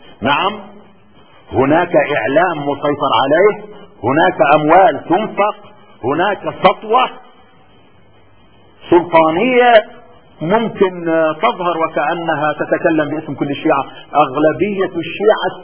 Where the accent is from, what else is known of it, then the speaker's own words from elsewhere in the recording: Cairo, Cairo Governorate, Egypt; أنت في عندنا في القاهرة